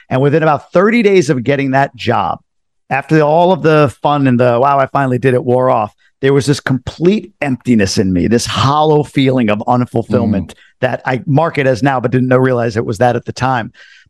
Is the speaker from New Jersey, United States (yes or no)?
no; New York, United States; also born or lived in Long Island; Yeah. So I'm a native New Yorker, grew up all over New York, Long Island, and then upstate